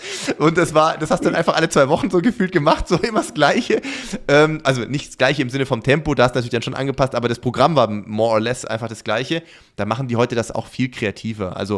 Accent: Sindelfingen, Baden-Württemberg, Germany; ein sehr, sehr, sehr interessantes Gespräch mit einem guten Freund aus meiner Heimat

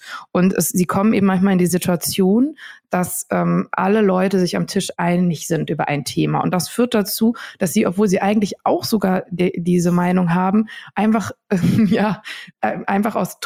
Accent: North Rhine-Westphalia, Germany; Ich komme aus dem Ruhrgebiet

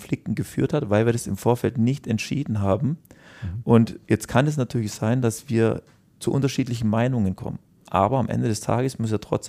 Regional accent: Southern Germany, Germany; die Industrie, die eigentlich insbesondere jetzt hier im süddeutschen Raum, wo ich herkomme, als die sicherste überhaupt galt.

